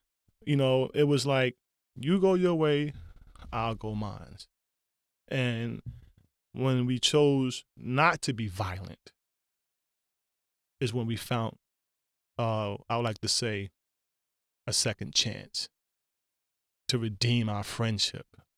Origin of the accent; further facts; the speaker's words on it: Staten Island, New York, United States; Of course, I'm from Park Hill and Stapleton and New Brighton, so I can go anywhere on Staten Island in all reality.